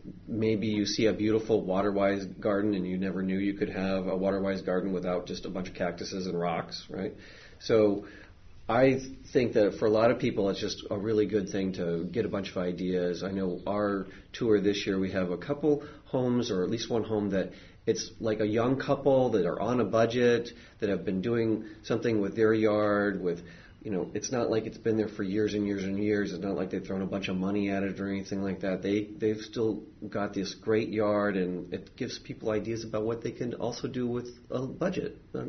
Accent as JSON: {"language": "English", "region": "Washington", "country": "United States", "moved": "yes", "said": "I'm from Washington State, so when I moved down here, it was a completely different situation."}